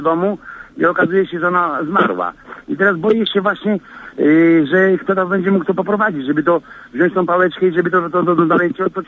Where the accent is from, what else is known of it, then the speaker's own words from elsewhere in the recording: Nasielsk, Masovian Voivodeship, Poland; jestem z parafii z Nasielska, z parafii Świętej Katarzyny.